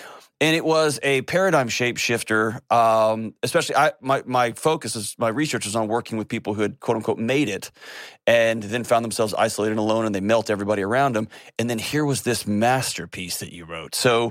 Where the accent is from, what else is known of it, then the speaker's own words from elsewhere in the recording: Texas, United States; moved away; I'm a lifelong Texan. I was born and raised in Texas before I came here